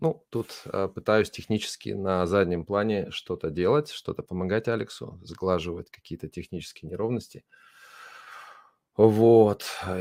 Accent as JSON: {"language": "Russian", "region": "Bavaria", "country": "Germany", "said": "я из Германии, из Баварии. Ну, что я могу еще рассказать? Мне 44 года"}